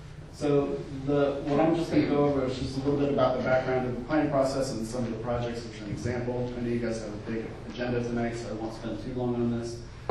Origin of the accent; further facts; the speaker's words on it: Durham, North Carolina, United States; with Alpha Planning and Design. I'm from Durham, North Carolina